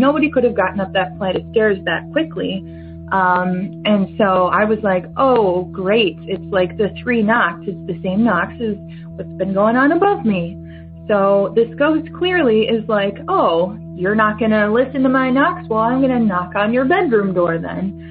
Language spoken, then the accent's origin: English; Minnesota, United States; I'm from Minnesota.